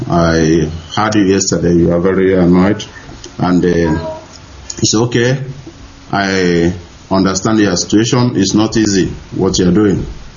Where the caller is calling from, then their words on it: Stuttgart, Baden-Württemberg, Germany; I'm calling from Germany, Stuttgart.